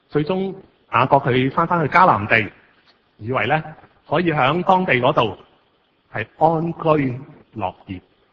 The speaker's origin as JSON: {"language": "Cantonese", "country": "China", "said": "我们中国人讲呢就是怎么讲，如果你即是以前出国是吧"}